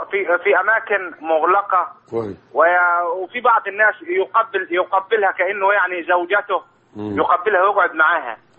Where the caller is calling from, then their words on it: Sohag, Sohag Governorate, Egypt; انا اكلمك من سوهاج.